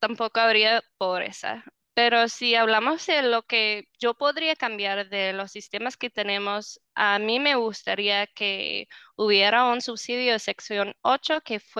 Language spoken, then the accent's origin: Spanish; United States; also born or lived in Honduras / Dominican Republic / Ecuador; yo soy gringa.